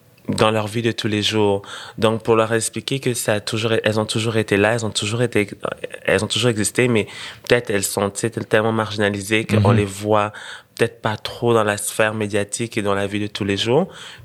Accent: Senegal; also born or lived in Burundi; Au Sénégal, exactement. Mais j'ai grandi au Burundi aussi, puisque j'ai grandi de là jusqu'à l'âge de 5 ans.

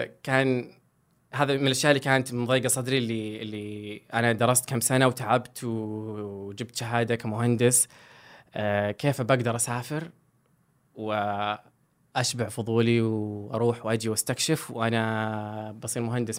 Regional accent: Riyadh, Riyadh Province, Saudi Arabia; أنا مولود وعشت وتربيت في الرياض، درست هندسة معمارية بجامعة الملك سعود.

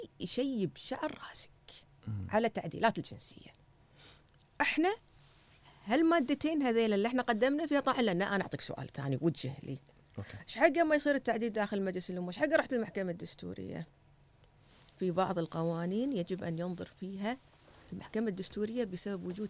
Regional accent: Kuwait

